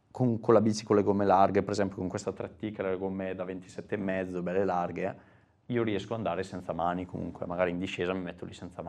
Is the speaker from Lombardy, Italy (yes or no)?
yes; Salò, Lombardy, Italy; un po' annoiato dalle mie parti, sono originario di Salò.